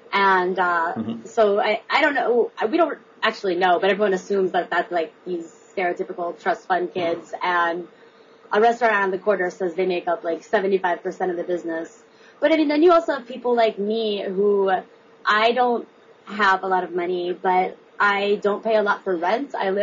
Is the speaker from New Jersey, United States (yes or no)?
no; Cincinnati, Ohio, United States; now in Brooklyn, United States; like I'm from Cincinnati, Ohio, and I feel like prices there at those kind of places are actually really similar.